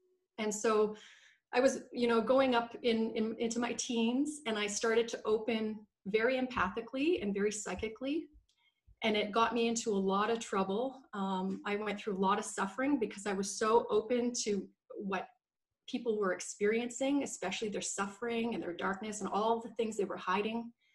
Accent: Canada; born there; So I was born in Canada. I currently live in Vancouver in beautiful British Columbia. And I'm situated between the ocean and a mountain.

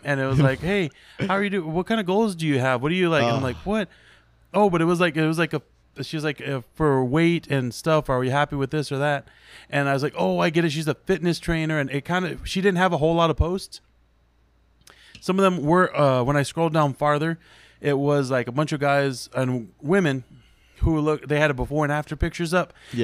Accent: Texas, United States; And I was like, no, I'm from Texas.

